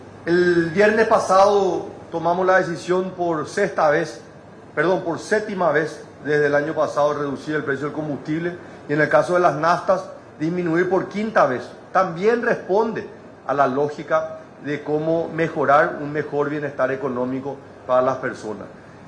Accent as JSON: {"language": "Spanish", "country": "Paraguay", "said": "decirle que me siento orgulloso como paraguayo"}